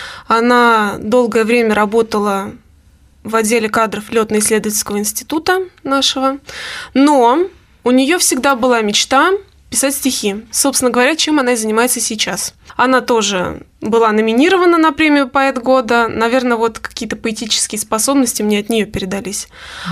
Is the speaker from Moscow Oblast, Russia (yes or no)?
yes; Zhukovsky, Moscow Oblast, Russia; Я коренная жуковчанка, профессиональный музыкант.